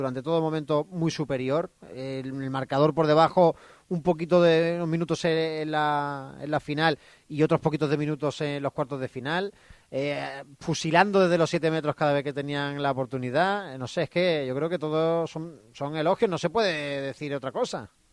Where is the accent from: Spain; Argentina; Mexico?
Spain; Málaga, Andalusia; somos andaluces, somos malagueños, somos extremadamente exagerados